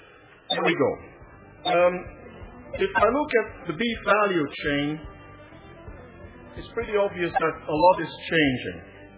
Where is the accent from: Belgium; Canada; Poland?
Belgium; Flanders; accent: Flemish; first language Flemish; English is a second language; That accent comes from my mother tongue, which is Flemish. And Flemish is the Dutch spoken in northern Belgium.